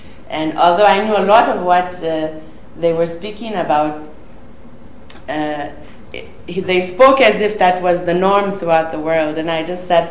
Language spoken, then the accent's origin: English; Botswana; I'm from Botswana.